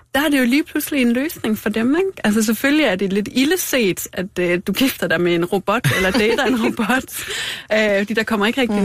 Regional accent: North Denmark Region, Denmark; Altså nu vil jeg sige, jeg er vokset op i Nordjylland

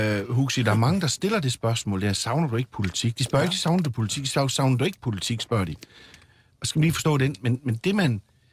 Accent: North Denmark Region, Denmark; Jeg savner meget vælgerforeningerne hjemme i Nordjylland.

